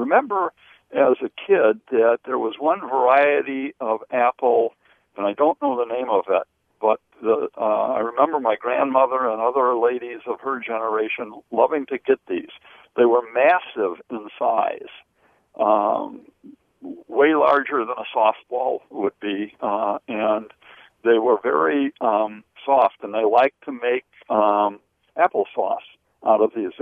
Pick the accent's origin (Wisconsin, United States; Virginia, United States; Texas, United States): Wisconsin, United States; Marinette; But I remember growing up in Marinette, where my grandmother and then the home my parents had both had root cellars in it